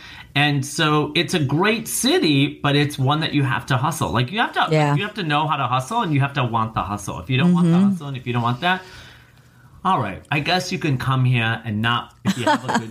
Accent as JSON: {"language": "English", "town": "Rockford", "region": "Illinois", "country": "United States", "tie": "born or raised there", "said": "oh, I grew up in Rockford, and they're like, what shithole place is that? And I'm like, oh, I grew up in Chicago."}